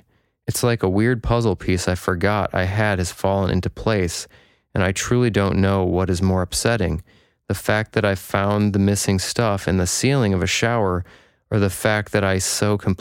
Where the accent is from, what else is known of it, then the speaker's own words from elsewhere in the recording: the South, United States; so if y'all can't tell by now, I'm from the South.